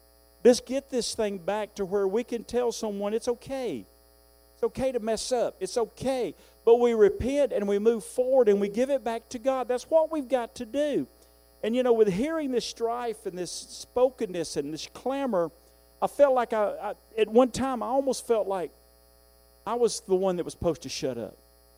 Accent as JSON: {"language": "English", "region": "the South", "country": "United States", "said": "I'm from the South, and I'm proud of it."}